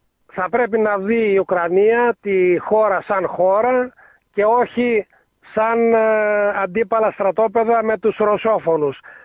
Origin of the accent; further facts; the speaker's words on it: Korfovouni, Epirus, Greece; Κατάγομαι από το Κορφοβούνι Άρτας, μεγάλωσα και έμαθα τα γράμματά μου εκεί